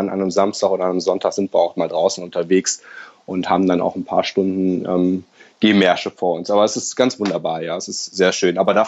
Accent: Germany; accent: German; now in Australia; Aber nee, abgelegt habe ich den, glaube ich, nicht, meinen deutschen Akzent.

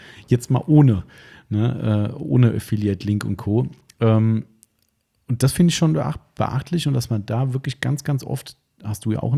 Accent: Hesse, Germany; Also ich bin da hier aus dem Taunus.

